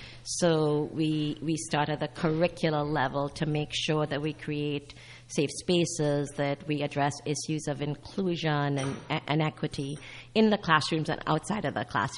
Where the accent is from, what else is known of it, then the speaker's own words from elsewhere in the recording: Trinidad & Tobago; moved away as an adult; now in United States; As an immigrant to the United States, I came to the United States on an F-1 visa. I was a foreign student. I'm from the Twin Island Republic of Trinidad and Tobago. I'm now a U.S. citizen.